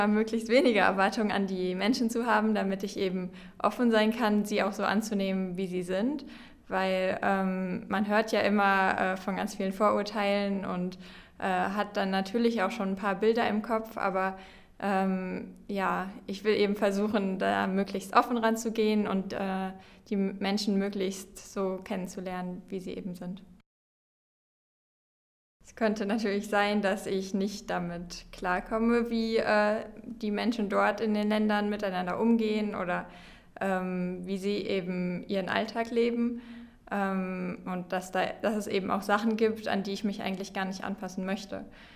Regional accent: Friedrichsdorf, Hesse, Germany; Ich komme aus Friedrichsdorf, das ist in der Nähe von Frankfurt

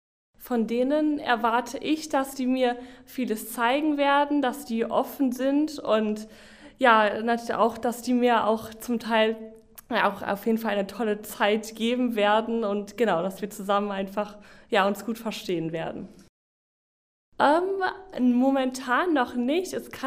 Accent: Bonn, North Rhine-Westphalia, Germany; Ich komme aus Bonn und werde nach Uganda fliegen.

